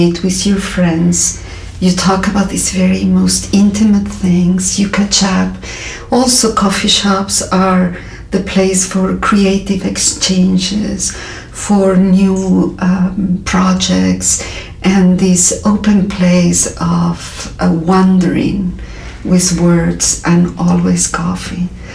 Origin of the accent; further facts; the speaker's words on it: Buenos Aires, Argentina; You know, I come from Buenos Aires, and throughout Argentina, but I grew up in Buenos Aires